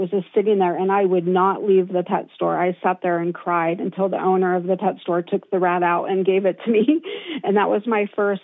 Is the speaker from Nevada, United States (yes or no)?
no; California, United States; Oh, I grew up pretty much all over California.